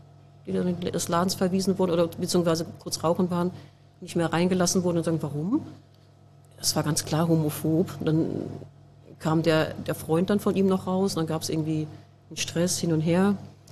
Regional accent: North Rhine-Westphalia, Germany; Ich komme aus Westfalen, eine Kleinstadt in Westfalen, in der Nähe von Hamm.

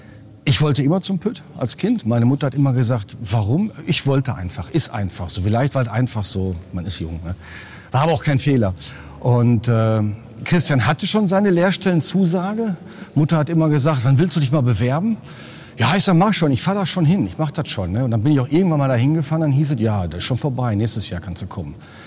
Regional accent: North Rhine-Westphalia, Germany; ich bin 55 Jahre alt. Wie er schon sagte, wir sind zusammen in der Kolonie groß geworden, direkt hier unter der Seilscheibe oder auf der Seilscheibe, wie man so sagt. Kennen also den Bergbau mit dem ganzen Ruhrgebiet

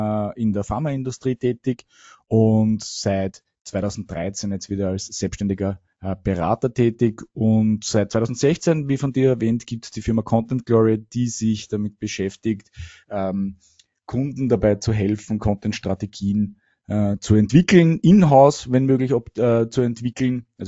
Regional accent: Vienna, Austria; bin seit geboren, wie man vielleicht hört, und aufgewachsen in Wien, lebe in Wien und Salzburg

